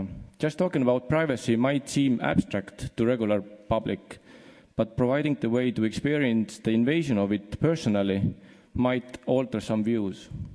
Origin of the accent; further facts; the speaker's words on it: Estonia; English is a second language; We come from Estonia, and Estonia is a little country in Northeast Europe.